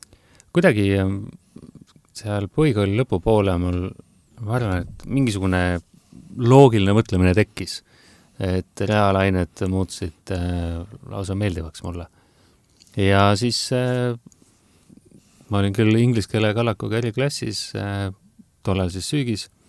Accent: Saare County, Estonia; accent: Saaremaa dialect; No mul on see loomulik saare keel ära kadunud.

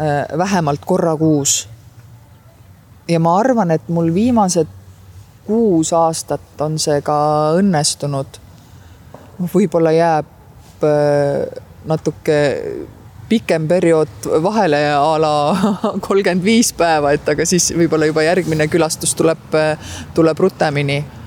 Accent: Saare County, Estonia; Ma ei tea, ma olen ju kihelkonnalt pärit. Vilsandi rahvuspark seal ümber.

